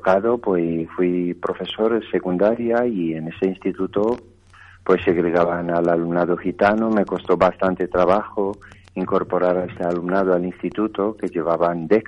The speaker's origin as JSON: {"language": "Spanish", "country": "Romania", "tie": "born or raised there", "second_language": "Spanish", "lives_now": "Spain", "said": "La escuela pública de Rumanía lo puso todo para mí, y yo he llegado a la universidad con el hijo del banquero de mi pueblo"}